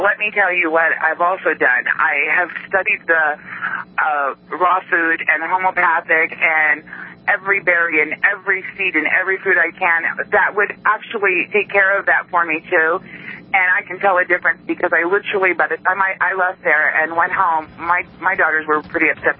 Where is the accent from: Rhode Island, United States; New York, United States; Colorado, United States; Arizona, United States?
Arizona, United States; Snowflake; Up in the White Mountains, over by Pine Top and Shiloh. It's a little town called Snowflake.